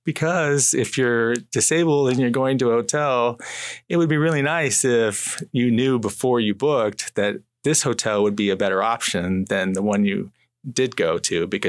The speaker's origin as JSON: {"language": "English", "region": "Florida", "country": "United States", "moved": "as an adult", "lives_now": "Seattle, United States", "said": "Well, I am originally from Florida, so I'm a licensed attorney in Florida, and I was ready for a new adventure. So I moved to Washington, and I now live in Seattle."}